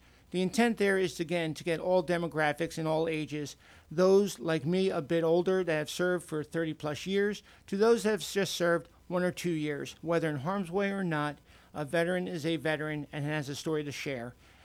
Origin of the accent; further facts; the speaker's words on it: United States; a father, a veteran, and most of all, as an American.